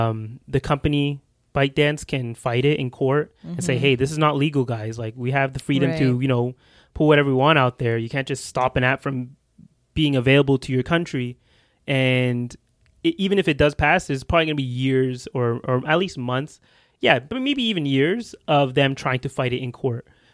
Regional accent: Canada; But remember, we're Canadian, okay?

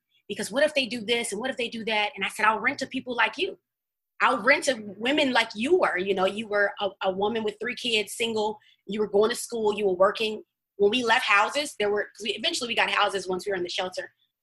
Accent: Chicago, Illinois, United States; a fun fact about me and my brothers, we're from Chicago.

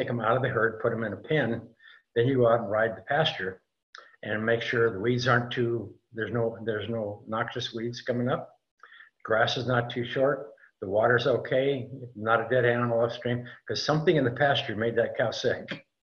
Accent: Montana, United States; I grew up in Montana and in kind of a rural area, and spent a lot of time in the pasture chasing cows

